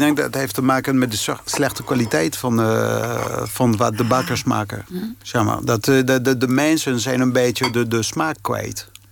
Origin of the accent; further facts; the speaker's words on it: France; Dutch is a second language; Dat is heel belangrijk, omdat bij ons in Frankrijk... Er is geen één wijze om een baguette te maken.